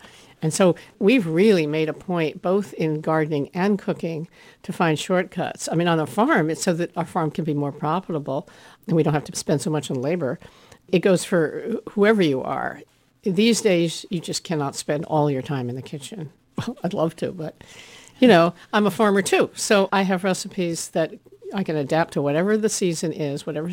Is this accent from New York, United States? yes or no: yes; New York City, New York, United States; And I grew up in New York City, but we had a little country house. And my grandparents in Louisiana were wonderful food gardeners.